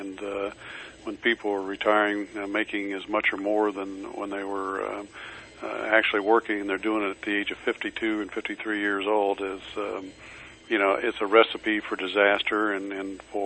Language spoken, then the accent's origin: English; Fort Wayne, Indiana, United States; I grew up in Fort Wayne, Indiana, and I was a big Detroit Tiger fan.